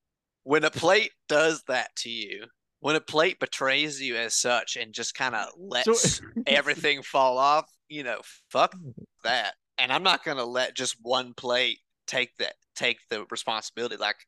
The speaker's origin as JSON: {"language": "English", "town": "Knoxville", "region": "Tennessee", "country": "United States", "said": "Oh yeah, I'm from Knoxville. The thing is, you know, in Knoxville, there's more fast food places than there are people."}